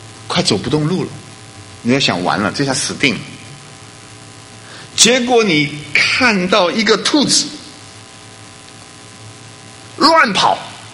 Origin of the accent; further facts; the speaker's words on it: China; 很可能就是我们中国人讲的老天爷